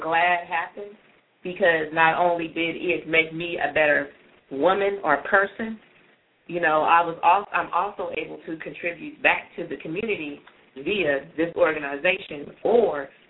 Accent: California, United States; Now, growing up, you know, I'm from California. You know, I wasn't close to any historically black colleges there.

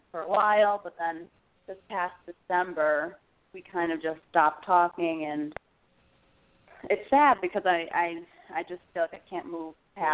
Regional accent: Connecticut, United States; Connecticut?

